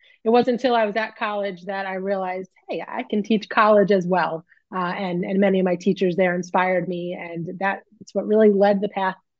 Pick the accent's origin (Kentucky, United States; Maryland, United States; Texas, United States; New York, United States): New York, United States; Valley Stream; now in New Jersey, United States; No, actually, I'm from Valley Stream, New York, which is on Long Island. So I attended elementary school in Lynbrook, New York, and high school in Hempstead, New York.